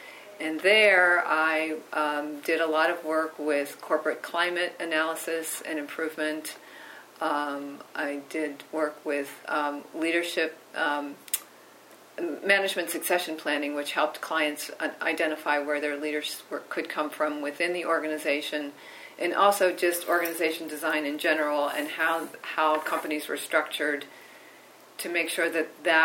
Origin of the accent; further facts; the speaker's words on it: Augusta, Georgia, United States; born there; I was born in Augusta, Georgia.